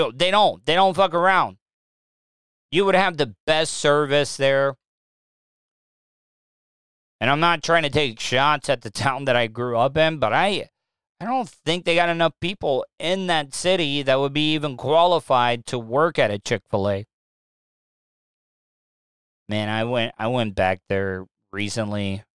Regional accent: De Leon Springs, Florida, United States; I love it. I love growing up there. I love growing up in De Leon Springs. But like it was not the easiest place to grow up in.

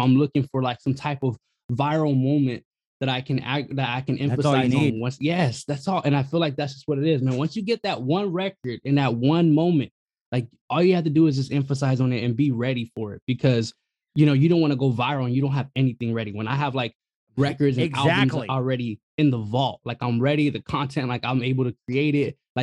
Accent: Compton, California, United States; growing up in like, you know, 90s kids, so growing up in Compton during the 90s, it was like not as bad as like what I heard like from the 80s, because my pops always stayed here.

